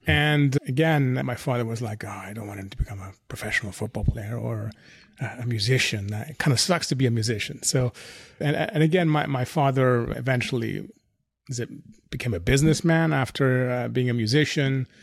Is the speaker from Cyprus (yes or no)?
yes; Cyprus; I was born and raised in Cyprus, so the island. So I'm Greek Cypriot.